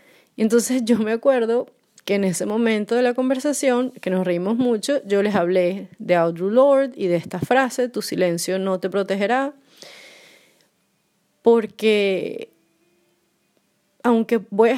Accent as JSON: {"language": "Spanish", "town": "Caracas", "region": "Capital District", "country": "Venezuela", "moved": "yes", "lives_now": "Rzeszów, Poland", "said": "soy venezolana, caraqueña y grabo este podcast desde una esquinita en Polonia, Rzeszów, que es una pequeña ciudad como a 2 horas de Cracovia."}